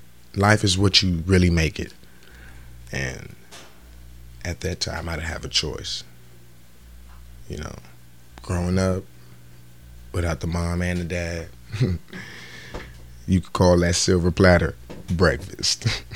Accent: Los Angeles, California, United States; Well, I'm originally from South Central LA.

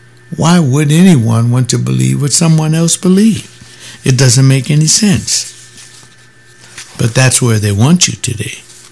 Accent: Los Angeles, California, United States; I grew up in Los Angeles when it wasn't storefronts, it was community churches.

